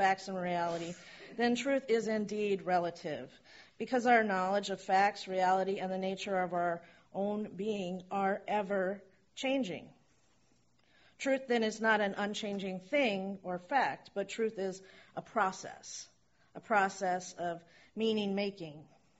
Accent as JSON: {"language": "English", "town": "Mountain View", "region": "California", "country": "United States", "tie": "born there", "said": "I was born in Mountain View, and my mom's from Sunnyvale."}